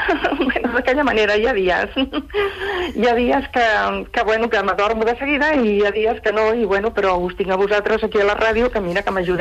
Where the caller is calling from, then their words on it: Barcelona, Catalonia, Spain; de Barcelona.